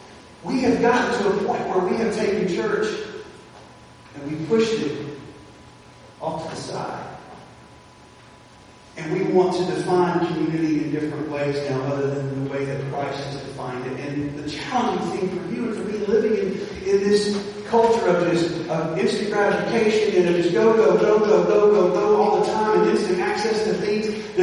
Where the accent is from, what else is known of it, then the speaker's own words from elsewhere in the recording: Georgia, United States; growing up in my hometown in Georgia, it was a textile town. Had textile mills.